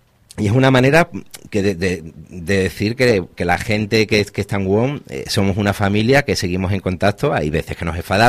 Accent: Seville, Andalusia, Spain; born there; Laredo forma parte de mi vida desde que nací, porque yo nací en Sevilla, pero he veraneado en Ampuero.

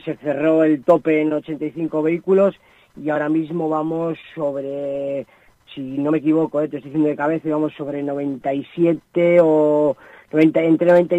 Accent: Laredo, Cantabria, Spain; soy de Laredo

